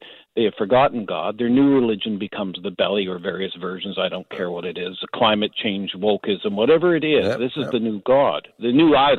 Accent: Canada

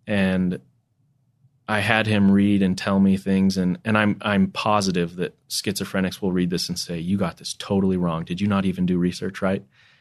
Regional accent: United Kingdom; accent: British; hey, when we go meet this group, don't be thrown by my British accent, right?

